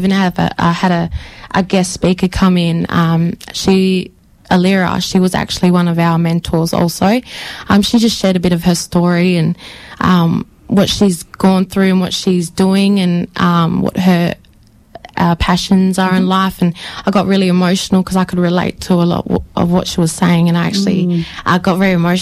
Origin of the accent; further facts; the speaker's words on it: Fremantle, Western Australia, Australia; Yes. So I was born and raised on Whadjuk Boodja, Fremantle, but my family do come from the southwest, so Mount Barker, Katanning, Albany, all them areas. I'm a Menangarang Noongar Yorga